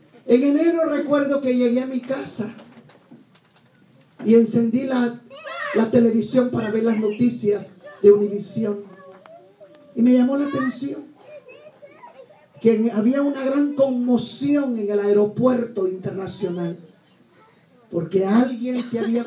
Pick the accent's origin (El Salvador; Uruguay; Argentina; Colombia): El Salvador; levantaba mis manos para bendecir mi tierra salvadoreña. Destruye, Señor, lo que viene. Guarda mi país.